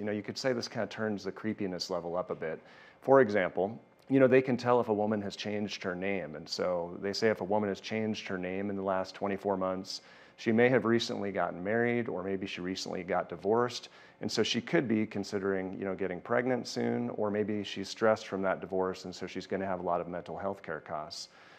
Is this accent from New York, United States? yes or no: no; Golden, Colorado, United States; the address of the home I grew up in Golden, Colorado, you know, all my old phone numbers.